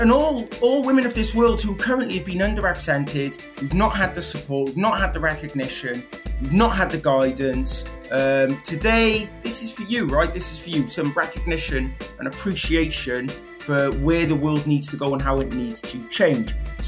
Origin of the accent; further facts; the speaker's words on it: Wales, United Kingdom; I've got that wrong, but I'm Welsh, right?